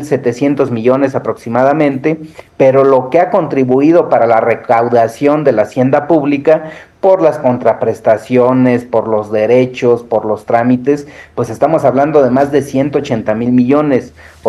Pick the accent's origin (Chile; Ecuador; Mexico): Mexico; lo que todos queremos como mexicanos y como servidores públicos.